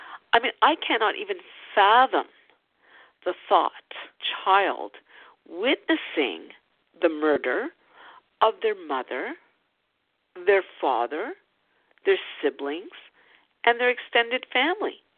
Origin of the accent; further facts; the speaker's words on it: Ottawa, Ontario, Canada; my hometown in Ottawa, Ontario, Canada.